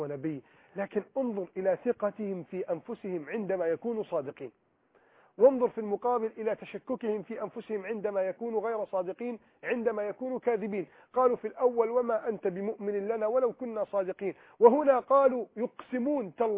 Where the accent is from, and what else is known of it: Egypt